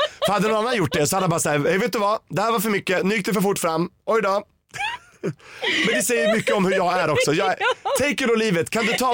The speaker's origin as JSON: {"language": "Swedish", "country": "Sweden", "said": "Men då för mig som svensk liksom regnbågs multikultig person liksom bara mångfald i alla dess slag blev det en jättekrock faktiskt."}